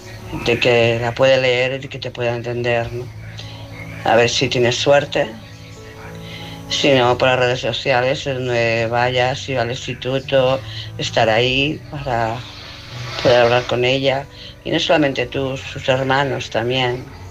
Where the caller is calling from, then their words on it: Barcelona, Catalonia, Spain; de Barcelona.